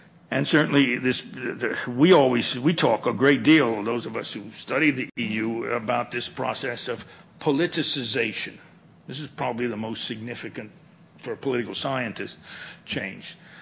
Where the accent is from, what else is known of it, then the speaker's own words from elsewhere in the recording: United States; Another thing that's very interesting to me as an American is the discussion